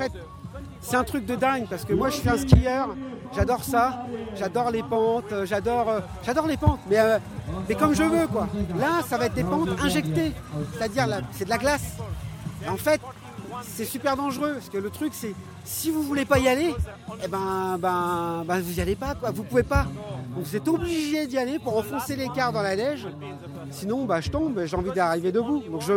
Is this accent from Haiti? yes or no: yes; Haiti; Bah oui, je suis haïtien.